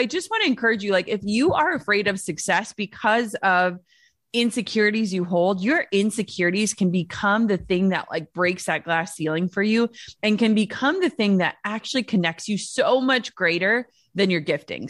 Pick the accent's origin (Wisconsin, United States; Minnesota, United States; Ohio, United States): Minnesota, United States; I'm from Minnesota. Like I want everyone to like me.